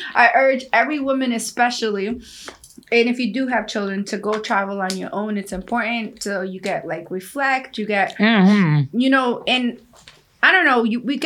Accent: Guatemala; I feel like I grew up in Guatemala, and even now when I go back home, we do have fresh papaya.

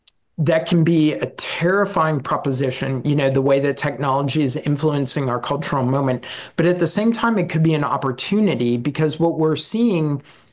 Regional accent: Canada; I grew up in Canada.

